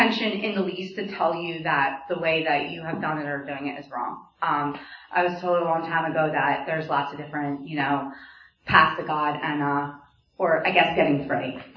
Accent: New Jersey, United States; I was born and raised in New Jersey by two parents.

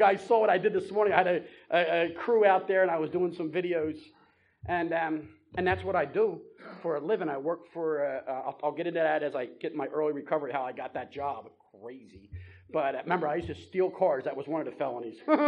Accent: Philadelphia, Pennsylvania, United States; because I'm from Philly, so we go down to Wildwood, New Jersey, senior week

